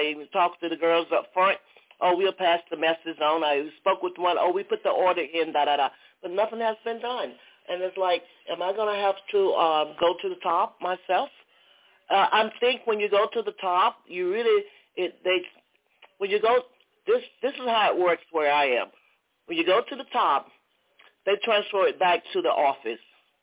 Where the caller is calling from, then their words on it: Atlanta, Georgia, United States; I'm calling from Georgia, Atlanta.